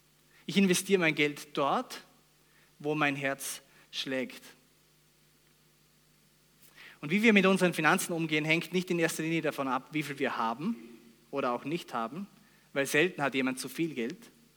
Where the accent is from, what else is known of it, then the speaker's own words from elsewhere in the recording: Vorarlberg, Austria; Das ist nicht unsere Stärke als Vorarlberger, möchte ich behaupten.